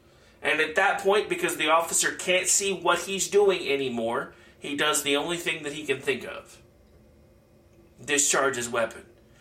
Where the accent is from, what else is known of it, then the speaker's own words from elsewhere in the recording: Midwest City, Oklahoma, United States; moved to the country about almost 5 years ago, but I still consider Oklahoma City, Midwest City, my hometown.